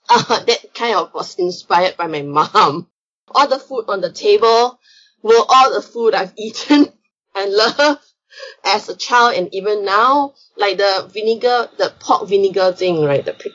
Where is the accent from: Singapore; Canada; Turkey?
Singapore; the things that I remember most as growing up as a Singaporean Chinese is the southern Chinese aspect.